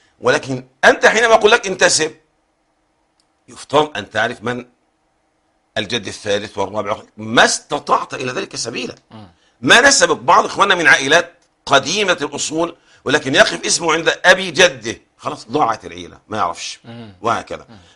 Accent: Egypt; النسب عندنا في مصر بالذات في إشكال

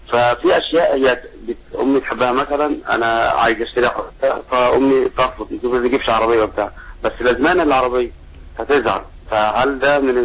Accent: Sharqia Governorate, Egypt; انا مقيم في بلد غير البلد اللي في امي، انا في بلدي الشرقيه وانا شغال في اكتوبر، فاولادي معايا وزوجتي،

